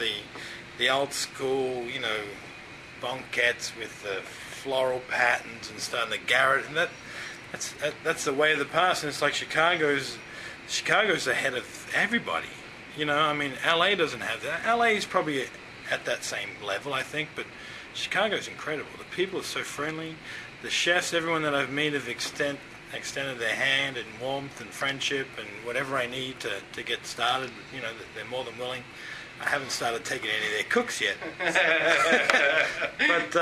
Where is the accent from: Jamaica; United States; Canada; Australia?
Australia; I am an Aussie boy by nature.